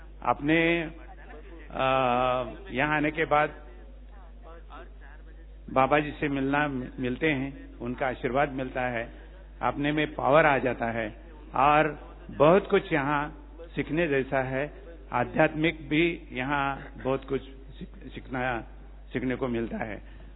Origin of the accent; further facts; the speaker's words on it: Nanded, Maharashtra, India; मैं महाराष्ट्र से आया हूँ। मैं नांदेड़ में, मेरी उम्र अभी 68 साल है